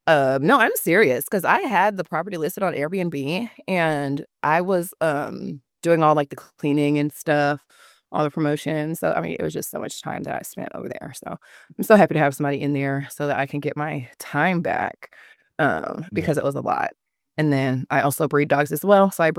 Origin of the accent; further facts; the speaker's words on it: Virginia, United States; now in Houston, United States; So I am from Virginia originally, but I reside here in Houston, Texas.